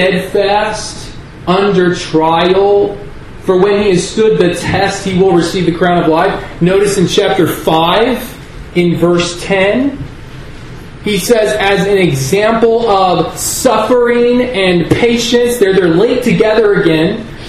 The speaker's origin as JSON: {"language": "English", "town": "Houston", "region": "Texas", "country": "United States", "tie": "born or raised there", "said": "I grew up in Houston, Texas, going to the Kleinwood congregation"}